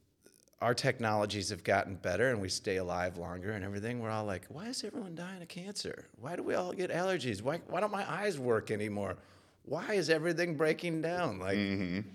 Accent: Elk River, Minnesota, United States; I grew up in Elk River and it's kind of shit kicking redneck country out there a little bit, right?

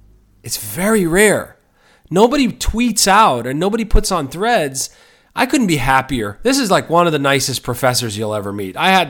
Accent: New York City, New York, United States; I'm gonna say it as a New Yorker.

